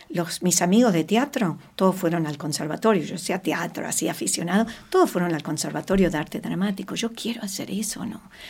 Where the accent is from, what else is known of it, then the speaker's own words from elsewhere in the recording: Argentina; soy una abogada argentina